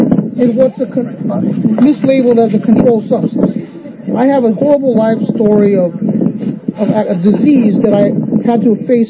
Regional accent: Salinas, California, United States; And I'm from Salinas, California

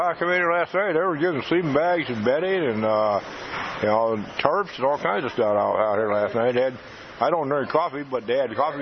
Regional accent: Michigan, United States; now in Kansas City, United States; I'm from Michigan, and I've been in Kansas City now for 4 years.

